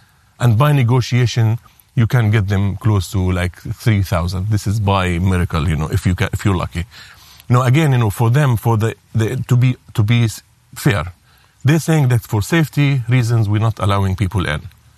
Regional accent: Nazareth, Northern District, Israel; You see, I have an Israeli citizenship because I come from Nazareth, so I'm an Israeli citizen.

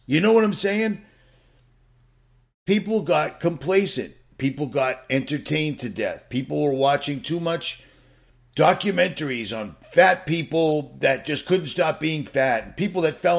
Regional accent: United States; And I'm an American. There's no two ways about it.

